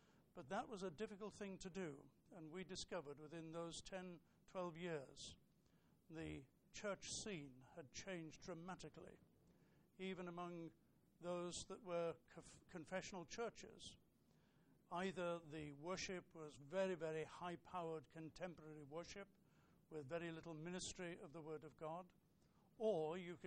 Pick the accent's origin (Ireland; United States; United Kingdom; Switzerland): United Kingdom; Liverpool, North West England; We were both born and raised in Liverpool.